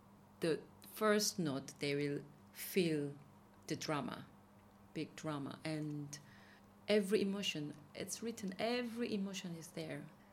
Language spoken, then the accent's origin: English; South Korea; Even I'm from South Korea, so it's not that far